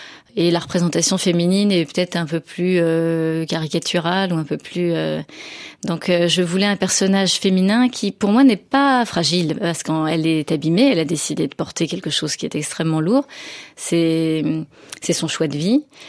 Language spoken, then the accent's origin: French; Brittany, France; Non, moi je suis bretonne, j'ai besoin du bord de mer